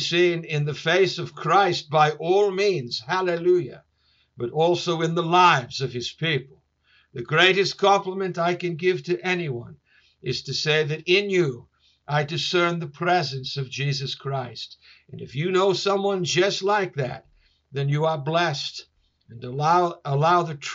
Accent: Wales, United Kingdom; As a Welshman, I always love it when I'm connected to North Wales.

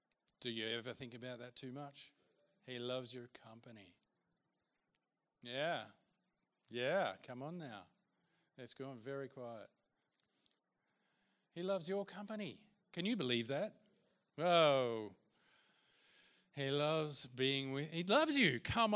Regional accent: Victoria, Australia; I grew up in Gippsland on a 1,500-acre farm. It was pretty dry and dusty, not many people around, lots of sheep, lots of cattle, lots of flies.

